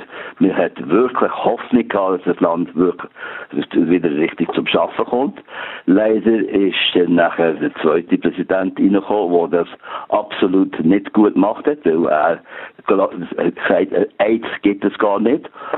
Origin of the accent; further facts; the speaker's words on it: Switzerland; moved away; Was ich gerne mache, ist jedes Jahr einmal für einen Monat in die Schweiz kommen. Und in die Schweiz ist immer noch meine Heimat. Trotz allem, und dass ich so lange weg bin.